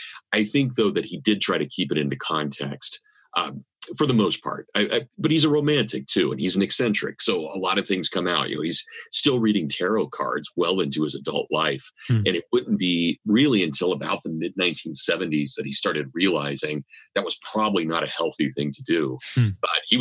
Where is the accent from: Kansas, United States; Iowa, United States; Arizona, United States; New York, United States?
Kansas, United States; accent: Kansas; sorry, my Kansas accent, really talks about that, right?